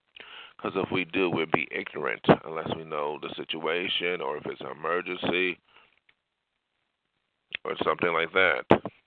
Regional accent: United States; I am glad I am an American citizen, because in some countries around the world, there is no diversity.

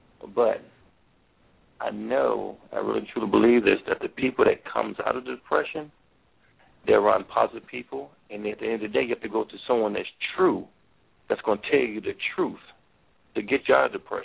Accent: Louisiana, United States; My dad, we're from Louisiana.

